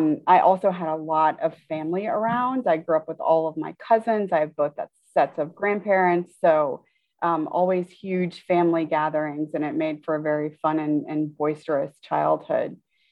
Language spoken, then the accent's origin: English; Tallahassee, Florida, United States; now in New York, United States; I grew up in Tallahassee, Florida. I have family all throughout the South. So I'm really a Southern girl at heart, even though I've been in New York for 21 years.